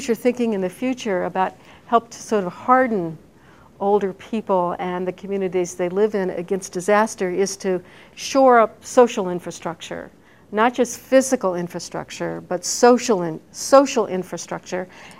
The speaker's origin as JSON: {"language": "English", "town": "Indianapolis", "region": "Indiana", "country": "United States", "tie": "born or raised there", "said": "I grew up in Indianapolis, and it's filled with community, small community organizations like that."}